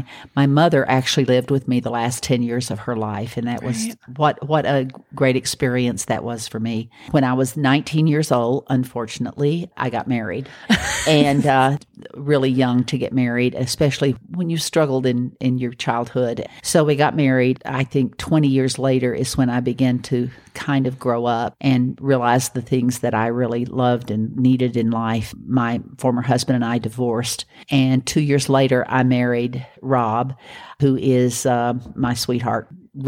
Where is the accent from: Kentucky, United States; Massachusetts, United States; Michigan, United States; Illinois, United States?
Kentucky, United States; Bowling Green; Well, I grew up in Bowling Green, Kentucky. I graduated from Warren County High School, Go Dragons.